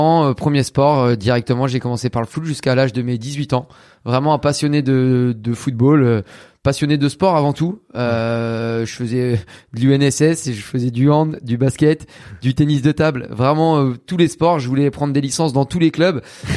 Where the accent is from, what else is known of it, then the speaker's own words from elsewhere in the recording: Caen, Normandy, France; Moi, du coup, je suis de Caen, en Normandie